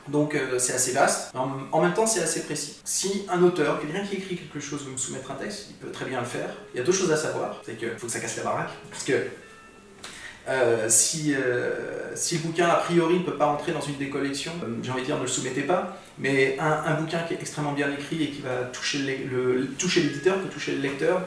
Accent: Issoudun, Centre-Val de Loire, France; à Issoudun, d'où je viens, dans le Berry, parce que je suis alsacien, je viens de Berry.

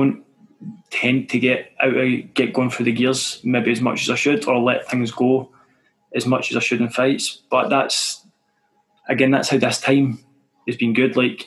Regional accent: Scotland, United Kingdom; I'm from Scotland, we're all whiter than Casper

